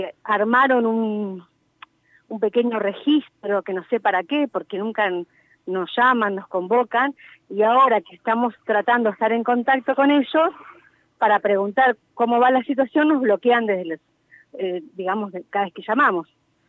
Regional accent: Cutral Có, Neuquén, Argentina; Yo hace 3 años que volví a mi provincia, soy de Cutralcó

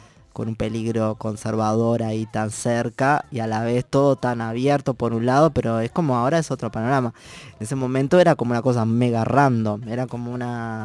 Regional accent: Uruguay; Yo soy de Uruguay. Entonces Uruguay es un país laico hace mucho tiempo.

